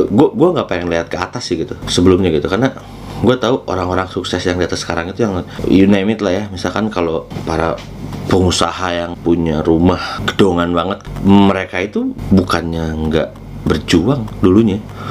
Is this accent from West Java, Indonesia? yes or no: yes; Bandung, West Java, Indonesia; gue itu kan lahir tuh gue di Bandung dan besar di Bandung gitu gue. Jadi gue menghabiskan waktu masa kecil gue sampai gue beres kuliah dan pertama kali kerja juga gue di Bandung juga gitu.